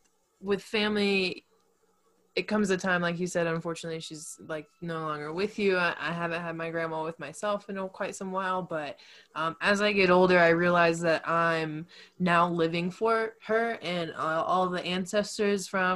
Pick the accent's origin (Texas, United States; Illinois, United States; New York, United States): Texas, United States; now in Colorado, United States; like I grew up in Texas and moved to Colorado.